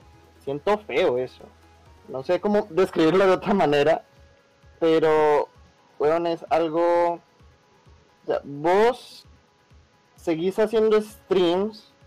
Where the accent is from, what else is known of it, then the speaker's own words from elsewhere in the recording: Colombia; Soy de Colombia, yo no sé, acá no hay, acá hay lenguajes indígenas o antiguos, pero yo no sé ninguno.